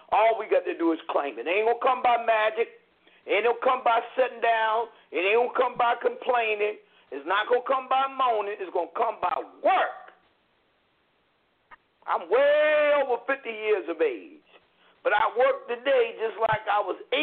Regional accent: Linden, New Jersey, United States; I think I would be derelict in my duties if I didn't invite the people of my hometown.

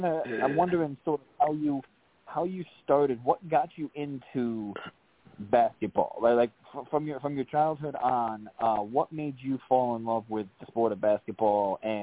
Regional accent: New York, United States; I'm from New York originally.

